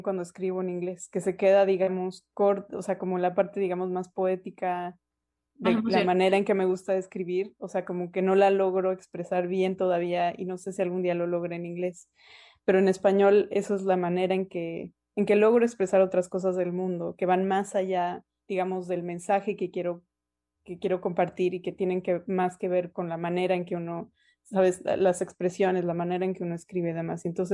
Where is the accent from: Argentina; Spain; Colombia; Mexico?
Mexico; first language Spanish; moved away as an adult; also born or lived in United States; now in Canada; yo crecí en México hablando español, esa es mi lengua materna y la lengua en la que me siento más cómoda expresándome. Y luego me fui a hacer un doctorado a Estados Unidos y ahora estoy aquí en Canadá